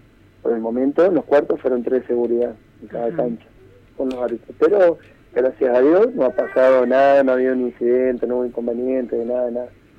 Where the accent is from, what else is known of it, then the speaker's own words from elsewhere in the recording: Argentina; sí, los argentinos somos de muchas cábalas